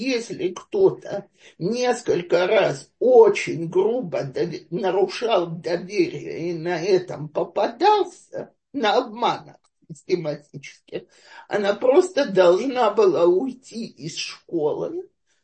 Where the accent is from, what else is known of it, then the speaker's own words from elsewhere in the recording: Russia; now in Israel; Я оказалась единственная из России в школе, в которой было 300 израильтянок.